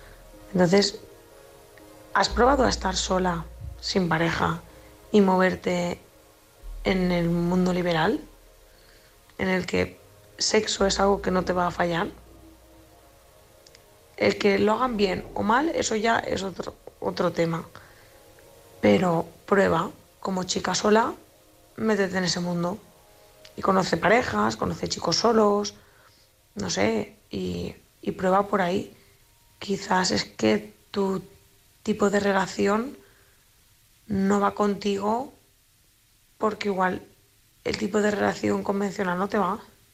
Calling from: Valencia, Valencian Community, Spain; corresponsal de Valencia

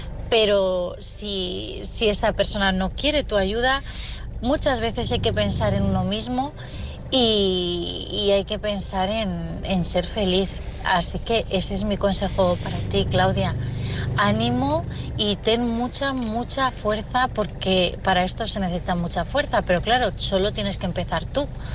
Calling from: Madrid, Community of Madrid, Spain; de Madrid.

